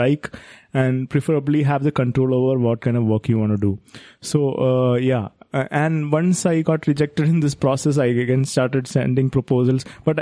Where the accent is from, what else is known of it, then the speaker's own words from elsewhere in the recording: India; So because of that, being an Indian again, I wanted the whole amount.